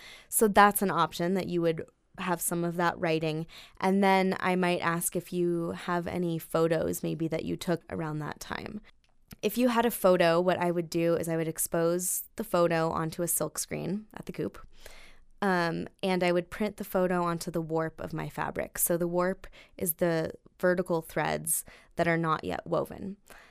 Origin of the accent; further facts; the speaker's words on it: Denver, Colorado, United States; moved away as an adult; Well, I'm originally from Denver. I left when I was 18